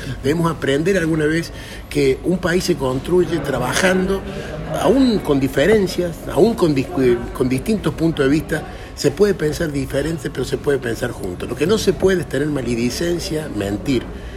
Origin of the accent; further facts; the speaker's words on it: Córdoba, Argentina; como cordobés, como hombre del interior que soy